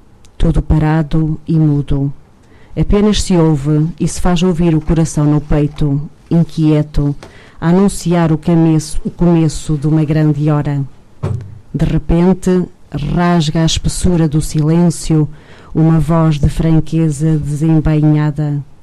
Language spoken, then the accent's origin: Portuguese; Norte, Portugal; eu sou transmontana e por isso havia aqui um comum que nos ligava